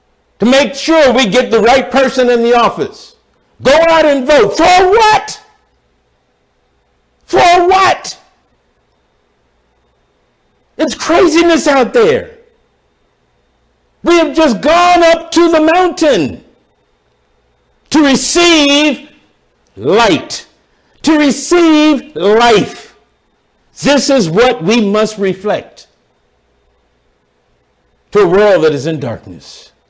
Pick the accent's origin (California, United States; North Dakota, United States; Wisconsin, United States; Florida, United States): Florida, United States; Come back into my home state of Florida